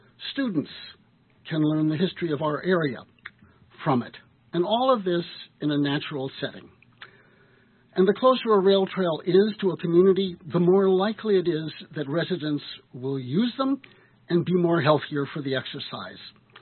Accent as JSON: {"language": "English", "town": "Ellenville", "region": "New York", "country": "United States", "tie": "born there", "said": "I was born in Ellenville in 1949."}